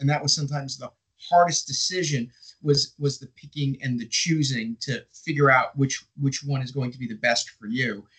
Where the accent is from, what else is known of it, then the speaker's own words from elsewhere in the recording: New York City, New York, United States; I grew up in New York City, so crowds are not a thing.